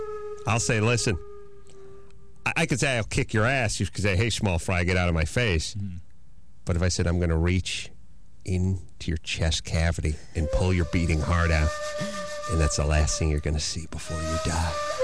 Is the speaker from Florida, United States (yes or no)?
no; North Hollywood, California, United States; Oh, my hometown. Yeah.